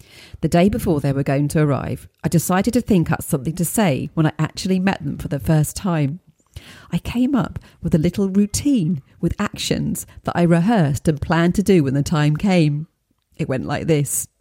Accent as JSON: {"language": "English", "region": "Midlands", "country": "United Kingdom", "tie": "born or raised there", "said": "I grew up in the Midlands of the UK in the late 1970s, 1980s. I wasn't very worldly, and I'm an only child"}